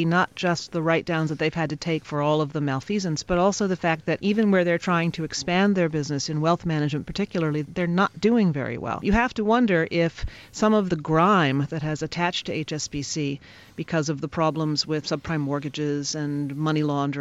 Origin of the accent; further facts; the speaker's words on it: United States; as we can see in my home country, the United States, has not gone well.